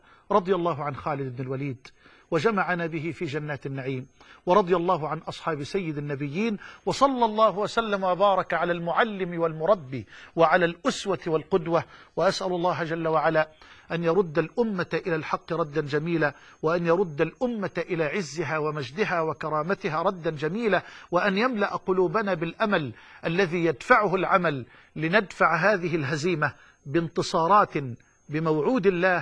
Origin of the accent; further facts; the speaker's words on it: Egypt; وأن يجعل بلدنا مصر واحة للأمن والأمان